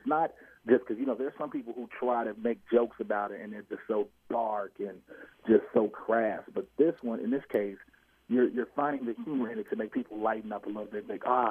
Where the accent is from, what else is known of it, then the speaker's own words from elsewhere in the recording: Chicago, Illinois, United States; Again, I'm from Chicago, live on the South Side, which pretty much is almost a demilitarized zone.